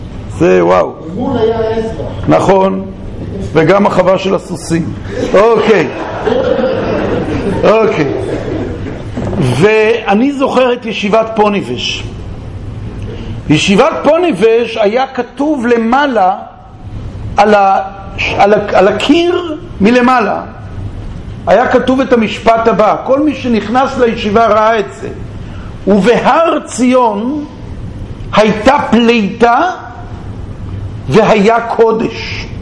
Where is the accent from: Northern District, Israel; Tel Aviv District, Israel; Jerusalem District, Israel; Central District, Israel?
Tel Aviv District, Israel; Bnei Brak; אני זוכר את זה לפני 40 שנה, כשהייתי ילד בבני ברק. אני למדתי בבני ברק.